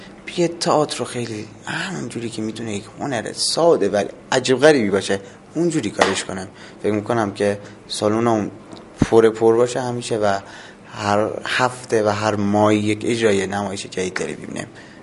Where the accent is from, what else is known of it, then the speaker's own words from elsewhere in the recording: Yazd, Iran; accent: Yazdi; also born or lived in Khuzestan; من اصیلا خوزستانیم، بوشهریو ما اونو عوضیه، ولی حالا نگید کلاس گذاشته تو اینا یزدی گف میزنم چون تو یزد بزرگ شدم.